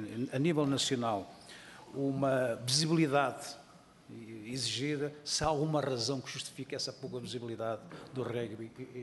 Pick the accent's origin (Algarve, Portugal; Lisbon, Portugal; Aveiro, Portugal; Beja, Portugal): Aveiro, Portugal; que eu sou de Aveiro